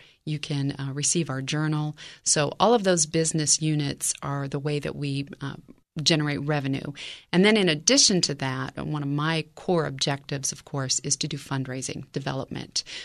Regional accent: Yellow Springs, Ohio, United States; I grew up in Yellow Springs, graduated Yellow Springs High School in 1979

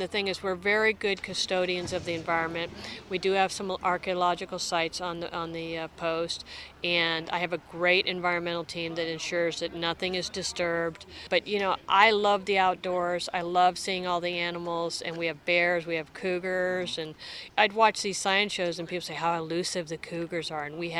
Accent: Marin County, California, United States; growing up in Marin County, I never knew it was here and had no idea.

